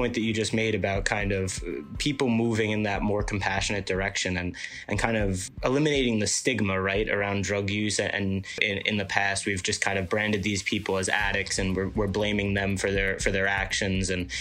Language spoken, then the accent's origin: English; Staten Island, New York, United States; I know people of growing up on Staten Island my whole life that I would see around the neighborhood